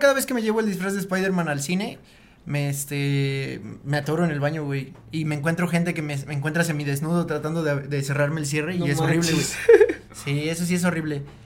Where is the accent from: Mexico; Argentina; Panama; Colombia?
Mexico; Veracruz; a mí me dijeron que yo no soy veracruzano, güey.